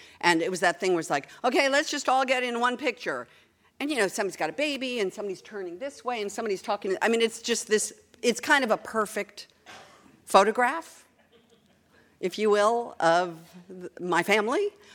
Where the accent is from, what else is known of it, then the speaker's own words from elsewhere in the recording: Los Angeles, California, United States; When I got married, I just sounded like I was from New Jersey. I'm from Los Angeles.